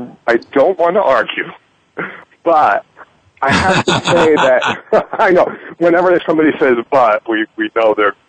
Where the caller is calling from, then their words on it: New York City, New York, United States; Yeah, I'm calling from New York City.